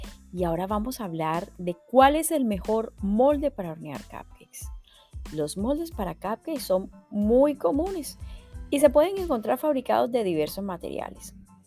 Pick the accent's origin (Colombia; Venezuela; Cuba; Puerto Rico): Colombia; Por lo menos en mi país, Colombia, en Medellín es el único lugar que le dicen pirotines.